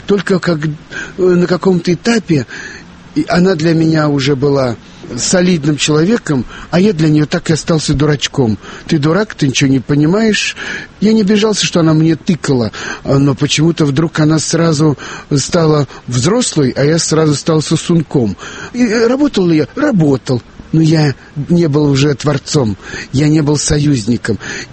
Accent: Moscow, Russia; А я уехал, все, я москвич, все, я вернулся домой, я вернулся в мой город знакомый до слез.

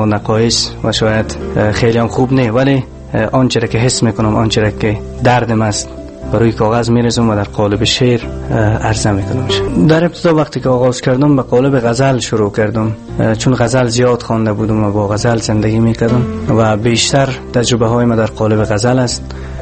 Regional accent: Balkh, Afghanistan; born there; در ولایت بلخ به دنیا آمدم.

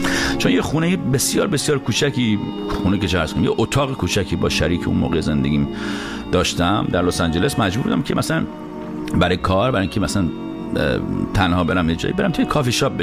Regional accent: Iran; moved away as an adult; now in Los Angeles, United States; من تازه از ایران اومدم خارج.

